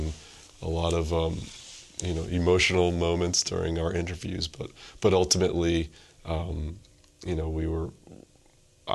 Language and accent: English; Brooklyn, New York, United States; I was actually in the park in Brooklyn. I'm from Brooklyn, New York.